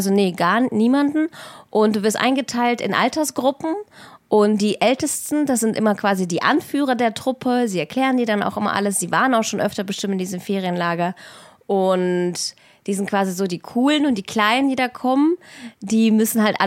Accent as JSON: {"language": "German", "country": "Russia", "tie": "born or raised there", "said": "Also ich bin ja in Russland aufgewachsen"}